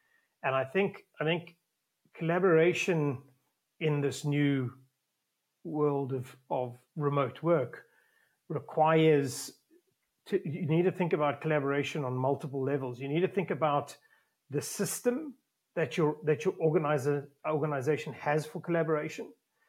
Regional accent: South Africa; I'm originally from South Africa

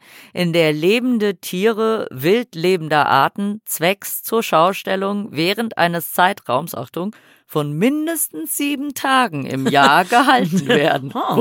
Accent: Switzerland; ich komme aus der Schweiz

